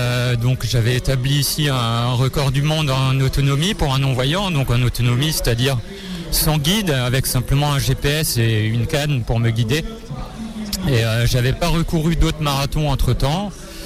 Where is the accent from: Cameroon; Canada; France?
France; Grand Est; C'est pas loin de chez moi, puisque je suis alsacien.